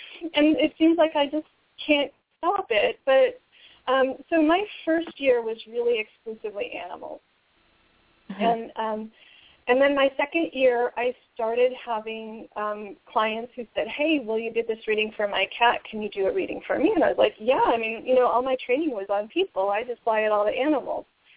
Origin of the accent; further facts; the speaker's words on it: California, United States; And so I grew up in Marin County in California.